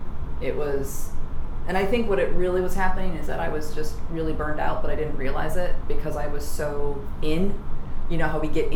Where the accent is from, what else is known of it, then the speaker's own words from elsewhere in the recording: New York, United States; And so I think the combination of me being American and me being a New Yorker, what made that difficult in London was that I was optimistic